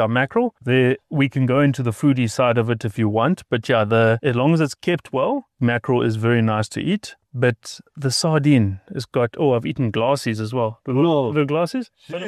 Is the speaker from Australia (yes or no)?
no; Gauteng, South Africa; When I was a tiny lighty, we used to come all the way, because I was from Gauteng side.